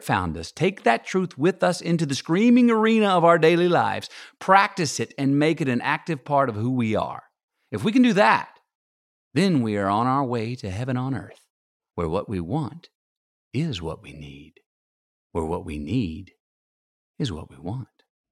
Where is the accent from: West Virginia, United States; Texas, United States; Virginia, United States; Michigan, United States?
Texas, United States; Uvalde; The man I portrayed was Willis Newton, who was from my hometown of Uvalde, Texas.